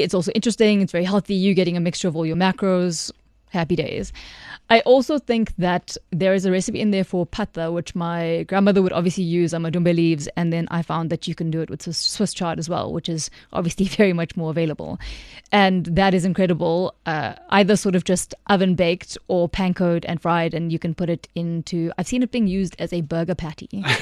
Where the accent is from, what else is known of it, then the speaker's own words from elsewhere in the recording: South India, India; So because I am South Indian